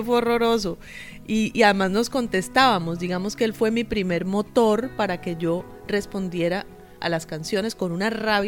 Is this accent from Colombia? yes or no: yes; Valle del Cauca, Colombia; influida mucho por los músicos de mi pueblo, de mi país, de mi Valle del Cauca